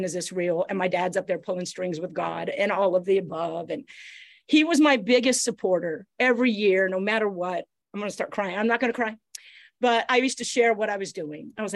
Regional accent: Canada; born there; I was born in Canada, so I got to use my card.

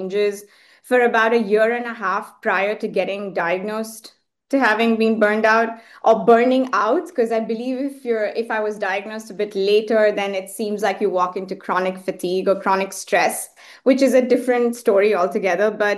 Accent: Muscat, Oman; also born or lived in Chennai, India; I think my parents moved when I was maybe 1.5, 2 years old. So I grew up in Muscat in Oman, in a country in the Middle East called Oman.

